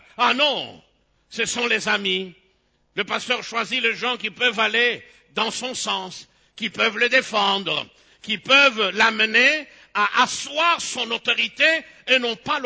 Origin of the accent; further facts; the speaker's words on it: Kinshasa, DR Congo; que ce soit ici chez nous au Congo et en particulier à Kinshasa ou même ailleurs